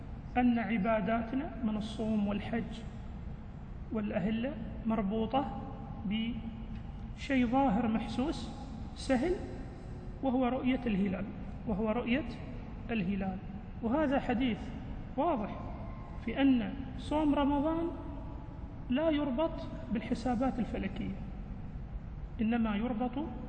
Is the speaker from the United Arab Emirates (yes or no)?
yes; United Arab Emirates; نحن عندنا مثل نقول فلان على حطته، مثل عندنا في الإمارات فلان على حطته